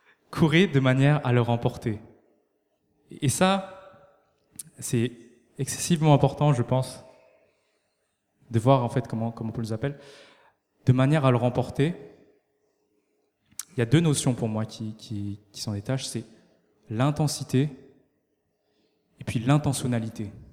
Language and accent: French; China; French is a second language; Excusez-moi, je suis chinois, je ne peux pas bien parler français.